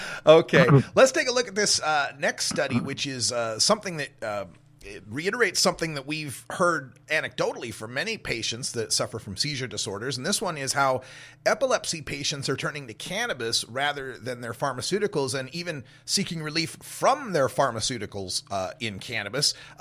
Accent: Oregon, United States; the first one comes from my home state of Oregon, where our Measure 91 mandated a earmark of money

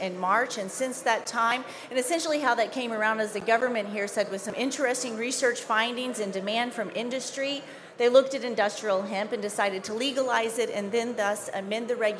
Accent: Joplin, Missouri, United States; now in Canada; I'm based in Manitoba. So it's a pleasure to be here. I'm originally from Joplin, Missouri. So I'm a proud immigrant and now Canadian citizen.

